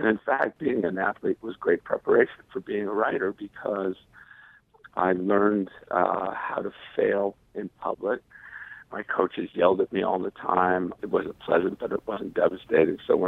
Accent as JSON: {"language": "English", "town": "Boston", "region": "Massachusetts", "country": "United States", "tie": "born or raised there", "said": "I grew up in Boston, and there's a subway system in Boston where it's called trolley, you know, streetcars, but they do go underground when you get into downtown Boston."}